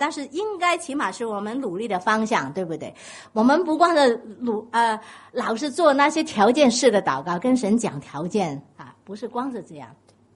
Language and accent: Chinese; Guangdong, China; 讲这些我们广东人说威水席啊